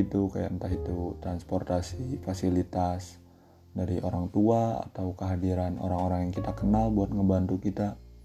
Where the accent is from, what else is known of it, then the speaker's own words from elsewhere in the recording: Cianjur, West Java, Indonesia; born there; gue lahir di Cianjur tapi akte gue di Jakarta. Maksudnya di situ ditulisnya lahir di Jakarta.